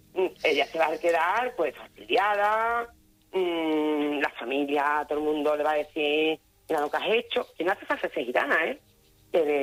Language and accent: Spanish; Seville, Andalusia, Spain; De Sevilla.